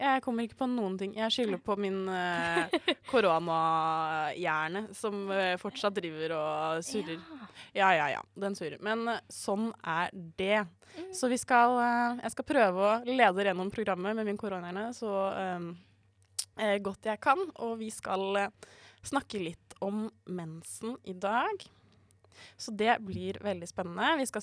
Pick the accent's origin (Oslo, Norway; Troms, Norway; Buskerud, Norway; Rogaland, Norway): Oslo, Norway; now in Bergen, Norway; For jeg er jo fra Oslo, og da kan du på en måte bare gå ut i skogen, og så kan du bare gå.